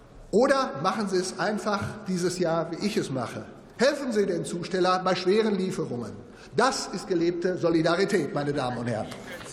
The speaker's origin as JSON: {"language": "German", "town": "Dortmund", "region": "North Rhine-Westphalia", "country": "Germany", "tie": "born or raised there", "said": "aus meiner Heimatstadt Dortmund"}